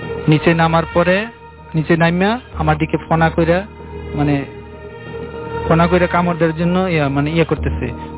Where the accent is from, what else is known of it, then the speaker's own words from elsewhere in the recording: Gazipur, Dhaka Division, Bangladesh; আমি এসেছি কোকাকোলা থেকে, আমার বাড়ি হলো গাজীপুর। আমি আগে একটা ঢাকার একটি জায়গাতে থাকতাম